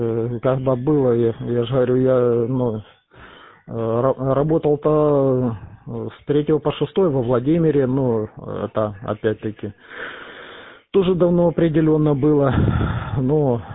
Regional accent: Luhansk Oblast, Ukraine; я с Луганской области сам родом. Я уже говорил, мне-то всего 40 лет. А бабушка, дедушка у меня с Пензы, с Новокузнецкого района.

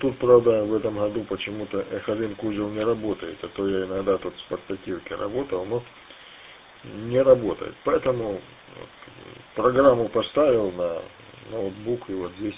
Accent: Moscow, Russia; у меня тоже московский позывной, я тот сам москвич из Москвы. Вот в Сочи тут нахожусь

